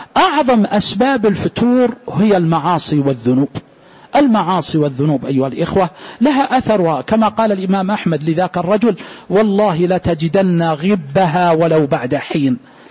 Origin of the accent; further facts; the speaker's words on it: Saudi Arabia; سواء هنا في داخل بلادنا المملكة العربية السعودية